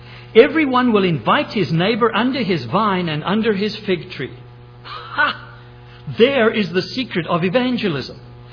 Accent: South Africa; now in United States; I came from South Africa and I went to the United States.

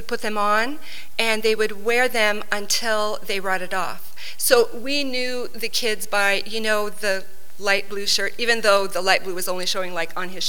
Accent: Philippines; also born or lived in United States / South America; I was born in California, raised in the Philippine Islands, and then I spent the next 25 years in South America.

